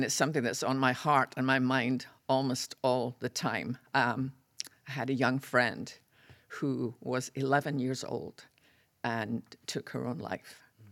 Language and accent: English; Scotland, United Kingdom; when growing up in Scotland, we're big on wallpaper.